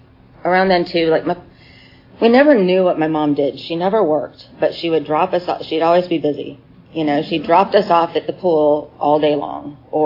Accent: Arizona, United States; I'm from Arizona, and, I was raised there most of the time.

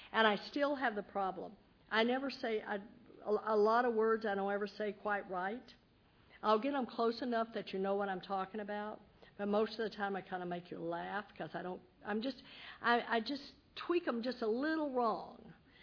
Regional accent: Texas, United States; I'm a hick from Texas.

